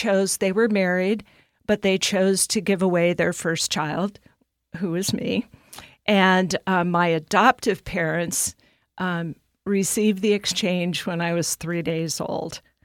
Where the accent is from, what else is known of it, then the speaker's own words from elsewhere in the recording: California, United States; born there; I was born in California, so I went to Sacramento in 1990 and signed papers.